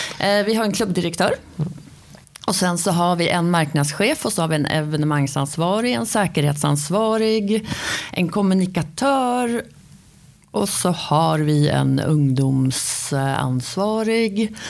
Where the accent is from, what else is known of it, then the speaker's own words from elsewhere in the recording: Västmanland County, Sweden; now in Uppsala, Sweden; jag spelade i Köpings IS gjorde jag då, så jag är ju västmanlänning från början.